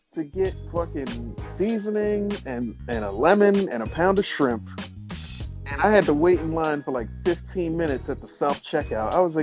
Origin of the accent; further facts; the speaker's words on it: New York, United States; I was like, yeah, I'm from New York.